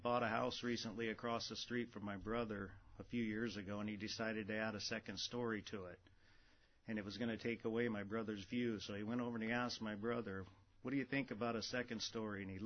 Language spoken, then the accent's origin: English; Westport, United States; I grew up in Westport.